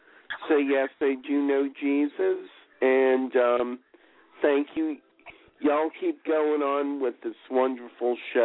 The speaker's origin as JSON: {"language": "English", "town": "Teaneck", "region": "New Jersey", "country": "United States", "tie": "born or raised there", "said": "And I grew up in Teaneck, if any of y'all are, you know, familiar with that."}